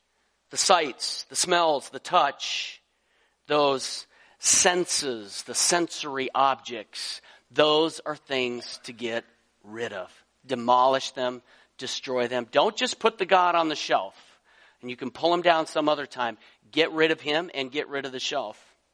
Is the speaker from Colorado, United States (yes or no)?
yes; Colorado, United States; I grew up in Colorado, as I've told you. I used to climb various mountains